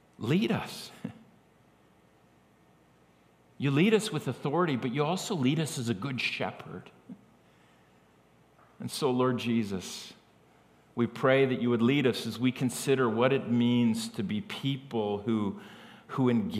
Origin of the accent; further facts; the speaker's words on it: Canada; but I am also Canadian, and I'm proud of that.